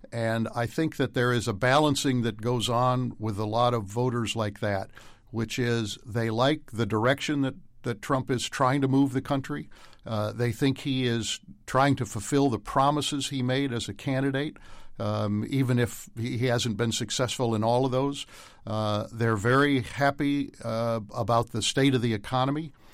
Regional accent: Midwest, United States; I grew up in the Midwest, so I have a sense of what that is like.

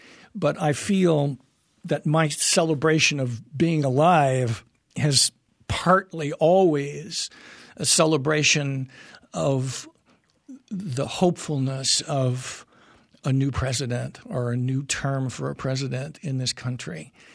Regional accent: Granite City, Illinois, United States; born there; I was born on January 20th, 1945, in Granite City, Illinois, a steel mill town in the St. Louis area.

